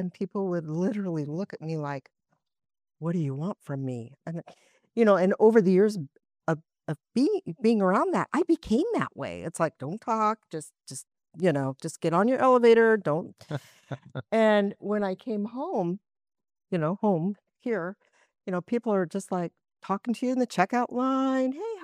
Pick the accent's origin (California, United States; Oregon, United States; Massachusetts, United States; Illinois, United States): Oregon, United States; Winston; also born or lived in Eugene; So all my family is here, and I grew up in the Winston-Dillard School District, went to Dillard Elementary, first through sixth grade.